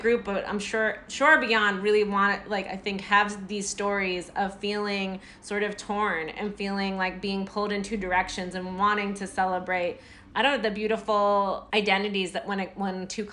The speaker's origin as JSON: {"language": "English", "country": "United States", "said": "as messy as being an American is in 2021, like, there are things to celebrate there too. And this is the home that I know, right?"}